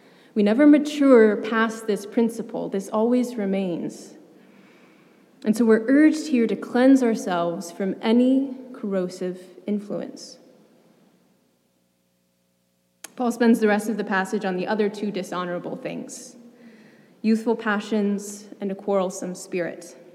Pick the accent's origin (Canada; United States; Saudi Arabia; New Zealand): United States; Indianapolis, Indiana; And now, I grew up in Indianapolis.